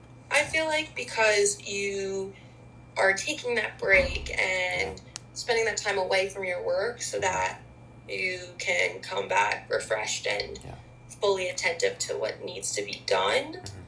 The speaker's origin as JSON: {"language": "English", "region": "New Jersey", "country": "United States", "said": "It's really scenic, like especially at home, since I am from New Jersey and I do live 10 minutes from the beach."}